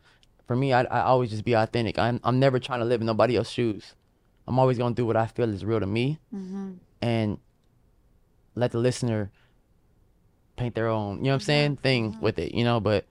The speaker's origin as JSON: {"language": "English", "town": "Fresno", "region": "California", "country": "United States", "tie": "born or raised there", "said": "In Fresno, California, up north."}